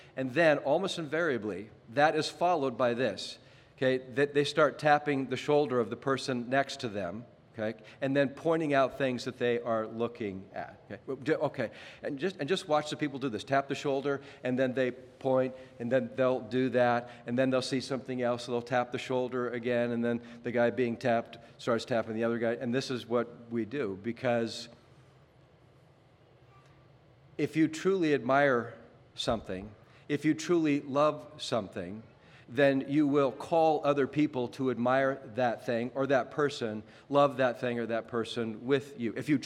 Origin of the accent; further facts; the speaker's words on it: Seattle, Washington, United States; I grew up in Seattle. My bedroom window looked out on the city of Seattle, Elliott Bay to the right, Space Needle, the lights of Seattle, and then in the background, Mount Rainier.